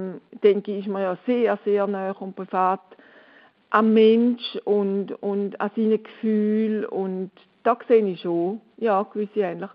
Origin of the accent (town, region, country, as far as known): Switzerland; now in Cologne, Germany